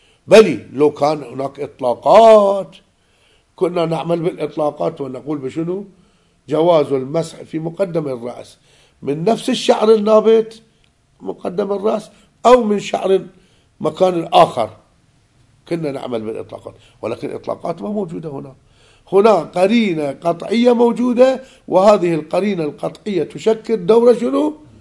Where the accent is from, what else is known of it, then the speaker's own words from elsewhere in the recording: Najaf, Najaf Governorate, Iraq; عندنا بعض الكلمات احنا من النجف